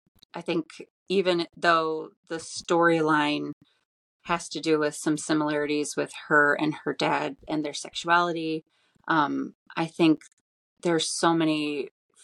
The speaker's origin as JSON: {"language": "English", "town": "Sterling Heights", "region": "Michigan", "country": "United States", "tie": "born or raised there", "said": "I grew up in Sterling Heights."}